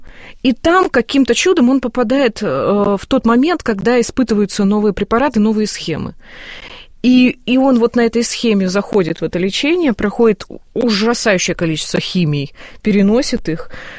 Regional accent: Siberia, Russia; Мы из Сибири на поезде туда ездили каждое лето, начиная со столетия прославления преподобного Серафима.

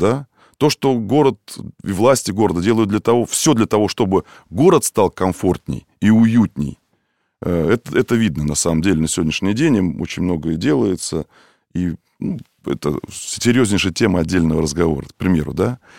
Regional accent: Moscow, Russia; У меня родители тоже родились не в Москве. К примеру, а я себя считаю коренным москвичом.

